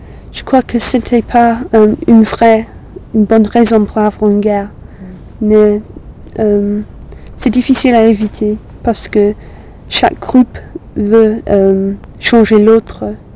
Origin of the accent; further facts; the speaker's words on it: South West England, United Kingdom; French is a second language; now in Manchester, United Kingdom; Parce que moi, je viens de la Cromwaille. C'est assez rural, il n'y a pas de, trop de violence.